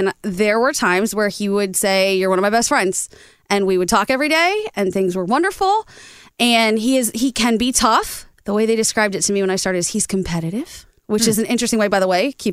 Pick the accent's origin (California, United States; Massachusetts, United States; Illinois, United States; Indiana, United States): Massachusetts, United States; Boston; also born or lived in Ohio; I was a kid when I was in Ohio. I grew up in Boston because I had to.